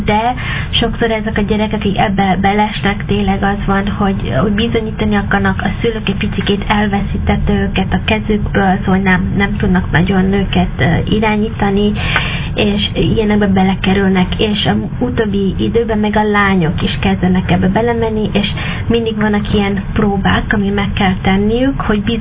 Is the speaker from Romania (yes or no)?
no; United States; now in Hungary; itt sokkal nagyobb biztonságban érzem magam, mint Amerikában. A mi negyedünk, ahol mi nőttünk fel, az tényleg elég normális